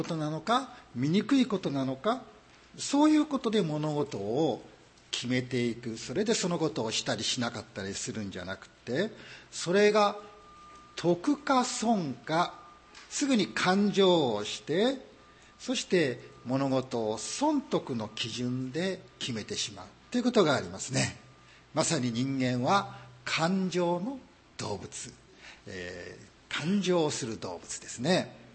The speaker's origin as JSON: {"language": "Japanese", "region": "Osaka", "country": "Japan", "tie": "born or raised there", "said": "私が生まれ育ちました大阪では、儲かりまっかと挨拶をします。"}